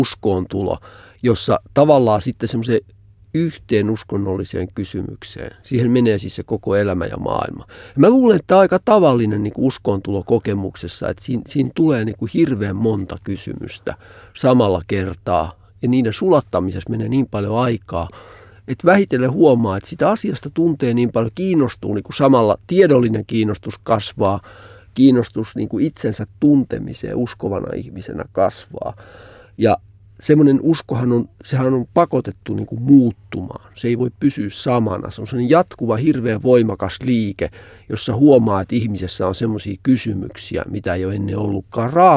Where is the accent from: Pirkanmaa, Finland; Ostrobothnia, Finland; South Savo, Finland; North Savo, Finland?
Pirkanmaa, Finland; Vammala; also born or lived in Karhula / Kuorevesi; Mä en oikeastaan mistään kotoisin. Mä oon syntynyt Karhulassa ja perhe asui sitten Kuorenvedellä pari vuotta. Sitten mä oon viettänyt varhaislapsuuteni ja varhaisnuoruuteni Vammalassa.